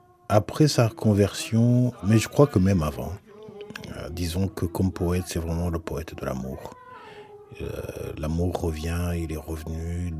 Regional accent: Rwanda; first language Kinyarwanda; French is a second language; La langue rwandaise, c'est ma langue maternelle.

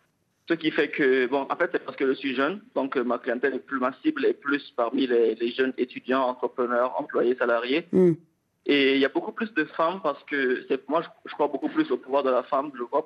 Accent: Niamey, Niger; Quand on vient chez nous à Niamey, on est une société africaine, donc la parole a été pendant longtemps au centre de la vie sociale africaine.

